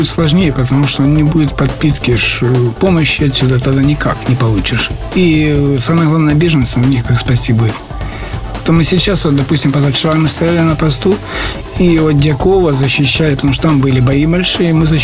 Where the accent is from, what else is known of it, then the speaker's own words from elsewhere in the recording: Rovenky, Luhansk Oblast, Ukraine; Да, Ровеньки